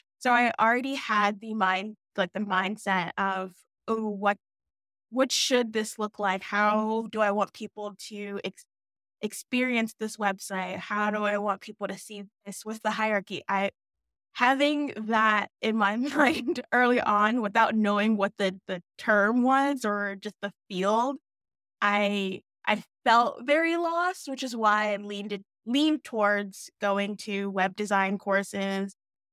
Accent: Maryland, United States; So Howard is roughly 45 minutes to an hour outside where I grew up in Maryland.

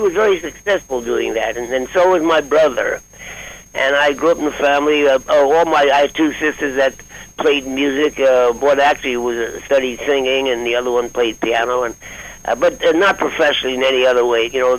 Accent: Brooklyn, New York, United States; Actually, Brooklyn, I'm actually from Brooklyn, New York. There's a big difference, you come from New York, but the big difference between what they call Brooklyn and the Bronx.

